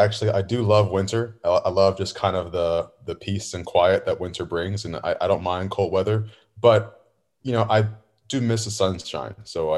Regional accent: Richmond, Virginia, United States; born and raised in Richmond, Virginia. So Virginia has been home pretty much my whole life.

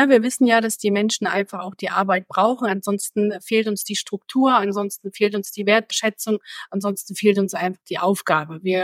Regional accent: Thuringia, Germany; born there; moved away as an adult; Ich komme gebürtig aus Thüringen, lebe seit 2009. Hier im schönen Frankenland mit meinem Mann und mit meinen zwei Kindern.

